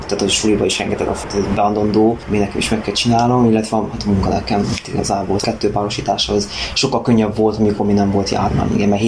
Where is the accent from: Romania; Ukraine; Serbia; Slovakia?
Slovakia; now in Hungary; ilyen külföldről vagyok, ilyen felvidékről, és Szlovákiában bezárta a határokat